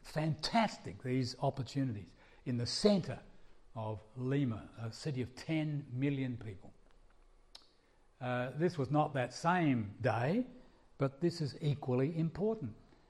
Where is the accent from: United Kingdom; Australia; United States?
Australia; hi, I'm from Australia. You can probably guess by my accent.